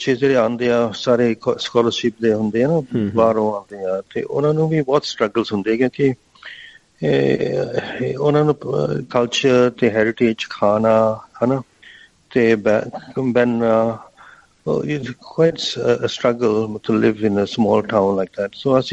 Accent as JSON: {"language": "Punjabi", "country": "Malaysia", "moved": "yes", "lives_now": "Australia", "said": "ਅਸੀਂ ਮਲੇਸ਼ੀਆ ਤੋਂ ਆਏ ਸੀ। ਅਸੀਂ ਤਾਂ ਤੀਸਰੀ ਪੀੜ੍ਹੀ ਆ ਪੰਜਾਬ ਤੋਂ ਨਿਕਲੇ ਹੋਏ।"}